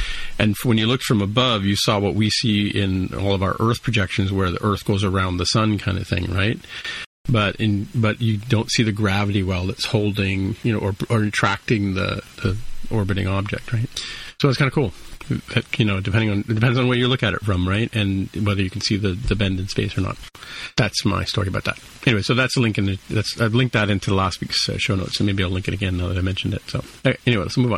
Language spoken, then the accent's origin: English; California, United States; So I guess I, as a Californian, I have to ask you, what's the best way to get to Big Sur?